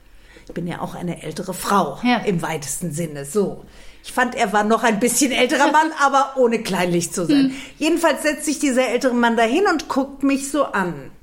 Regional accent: Frankfurt, Hesse, Germany; Dann sage ich, aus Frankfurt. Und dann sagt er, Sie sind aus Sachsenhausen, oder? Mhm. Und das stimmt.

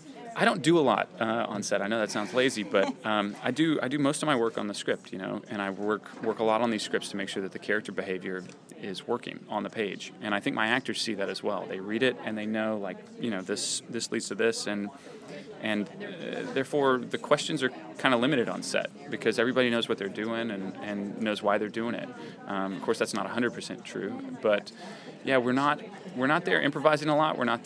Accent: Arkansas, United States; the state of Arkansas, which only has one, you know, major paper, and it's my home state.

